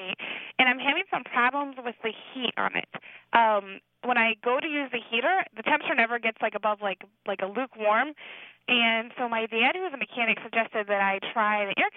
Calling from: Oxford, Ohio, United States; I'm calling from Oxford, Ohio.

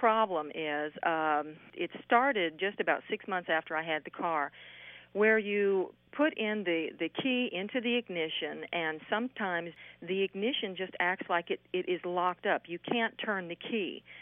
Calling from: Benton, Arkansas, United States

